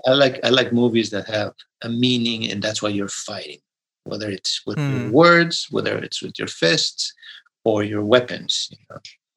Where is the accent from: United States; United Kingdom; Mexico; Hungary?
Mexico; English is a second language; being an actor while I was growing up in Mexico wasn't necessarily the cool thing to say.